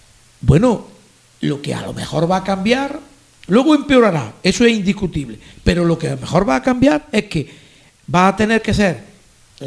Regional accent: Andalusia, Spain; como andaluz, como una persona que ha participado en el diseño y en la realización de la estrategia Alzheimer de Andalucía

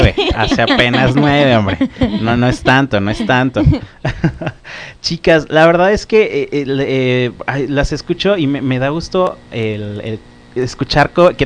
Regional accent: Arandas, Jalisco, Mexico; Yo las escucho y hago un flashback de donde yo vengo, que son los Altos de Jalisco.

